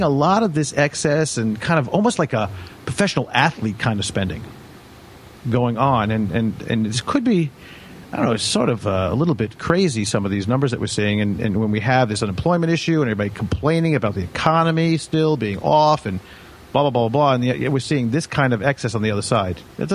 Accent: New York, United States; I was saying that I grew up on Long Island.

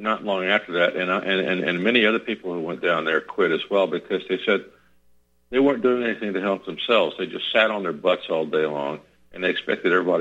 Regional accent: Lafayette, Louisiana, United States; We lived in Lafayette, Louisiana for a number of years. That's my hometown.

